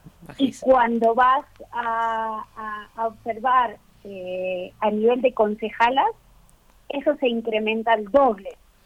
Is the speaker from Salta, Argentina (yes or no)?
no; Santa Teresita, Buenos Aires Province, Argentina; yo soy de la República Independiente de Santa Teresita, en la costa atlántica